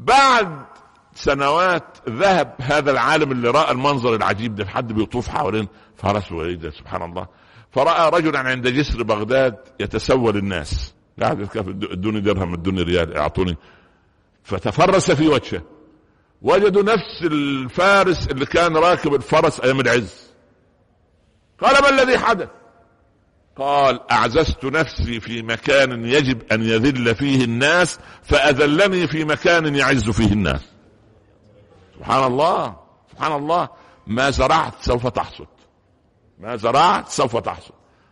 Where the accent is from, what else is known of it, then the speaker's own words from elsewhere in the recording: Egypt; عندنا في مصر يقولوا ايه, القوالب نامت والانصاص قامت